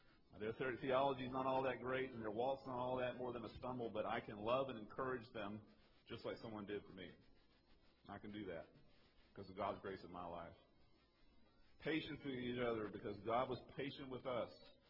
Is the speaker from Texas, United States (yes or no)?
yes; Texas, United States; I grew up in East Texas with rivers that didn't flow.